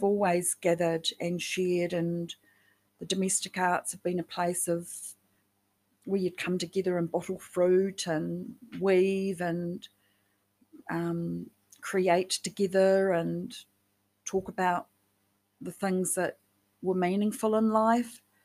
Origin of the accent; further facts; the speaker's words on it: New Zealand; it's one thing for me to be growing up as a Kiwi down here in the Southern Hemisphere and in the land of the long white cloud